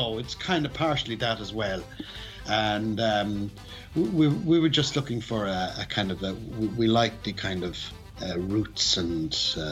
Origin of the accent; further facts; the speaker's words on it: Ireland; When we come to Europe, there's a kind of a because we're coming from Ireland